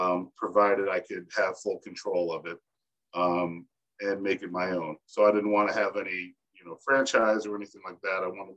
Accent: Chicago, Illinois, United States; also born or lived in Arizona; now in San Diego, United States; But I was born and raised in Chicago, north suburb of Chicago. And then my parents retired and we moved out to Arizona.

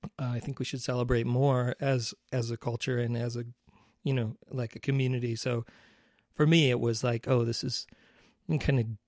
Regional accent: Milwaukee, Wisconsin, United States; And I grew up in Milwaukee, Wisconsin. And so there really wasn't too much outside of Milwaukee.

